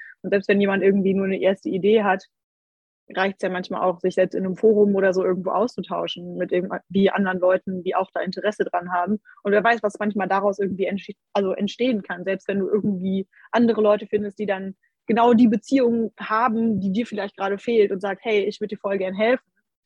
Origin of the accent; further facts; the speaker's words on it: Cologne, North Rhine-Westphalia, Germany; ich komme auch aus Köln.